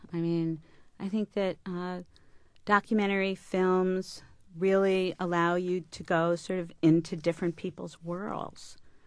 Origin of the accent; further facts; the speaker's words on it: Scarsdale, New York, United States; Oh, I grew up in Scarsdale, New York, except I never admitted it then because I didn't want people to know where I had grown up.